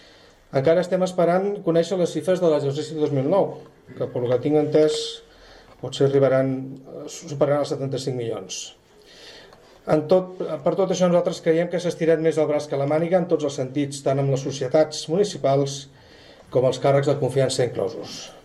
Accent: Sitges, Catalonia, Spain; perquè nosaltres tan sols som gent de Sitges per Sitges.

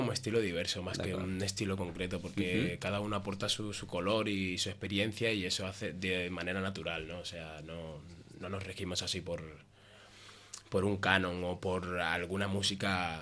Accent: Caracas, Capital District, Venezuela; now in Spain; yo vengo de Caracas, Venezuela, y me vine aquí 8-9 años así aproximadamente, y ya desde entonces pues soy... venezocata español.

